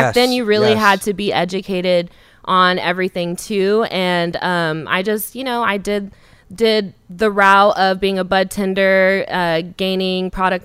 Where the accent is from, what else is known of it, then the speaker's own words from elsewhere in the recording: Las Vegas, Nevada, United States; also born or lived in California; Well, I was raised in Vegas. I was born in California.